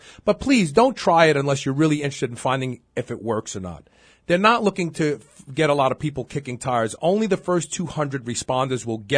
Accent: Pikeville, Kentucky, United States; People say, where are you from? I go, Pikeville.

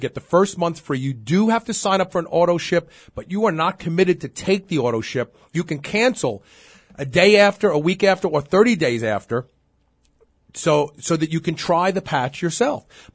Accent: Pikeville, Kentucky, United States; People say, where are you from? I go, Pikeville.

